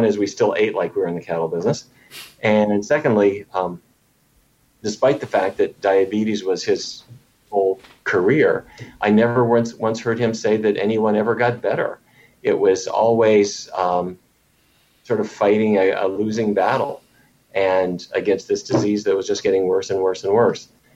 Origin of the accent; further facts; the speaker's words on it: Fargo, North Dakota, United States; However, I grew up in Fargo, North Dakota